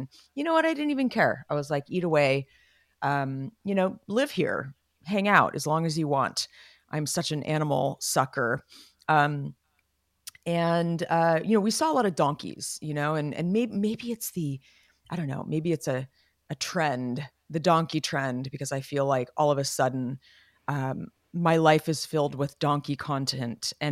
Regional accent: Los Gatos, California, United States; when we were growing up in Los Gatos, my dad like bought a piece of land in Mendocino

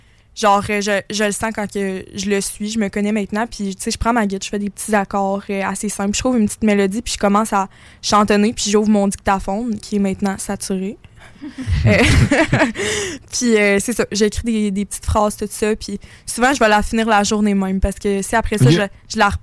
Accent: Montmagny, Quebec, Canada; now in Quebec City, Canada; Je suis originaire de Montmagny, maintenant à Québec.

